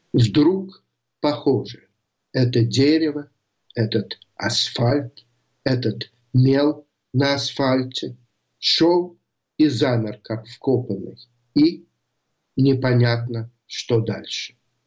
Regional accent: Russia; и таксист, женщина и марокканка, узнав, что мы из России

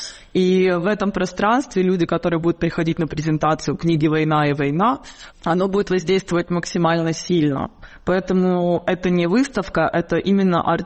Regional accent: Odesa, Odesa Oblast, Ukraine; born there; moved away; я тоже родилась в Одессе, но переехала и стала эмигранткой

